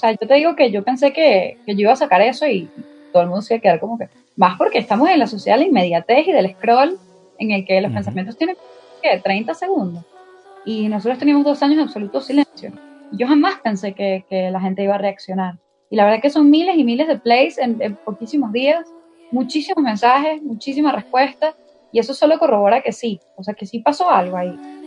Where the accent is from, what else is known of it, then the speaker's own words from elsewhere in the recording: Venezuela; moved away; no solo los que nos fuimos de Venezuela, sino los que están en una Venezuela totalmente transformada